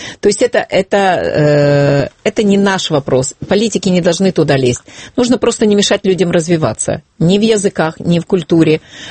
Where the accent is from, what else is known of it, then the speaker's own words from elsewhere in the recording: Zaporizhzhia, Zaporizhzhia Oblast, Ukraine; Ну, вот я выросла в Запорожье в русскоязычной семье.